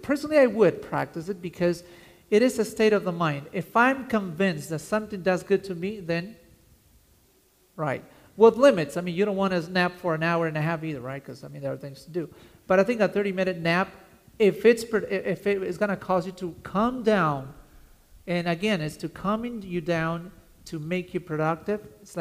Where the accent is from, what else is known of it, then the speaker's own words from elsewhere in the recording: Peru; also born or lived in Italy; now in United States; Like in Italy, I lived in Italy, and when I was growing up in Peru, there's a napping time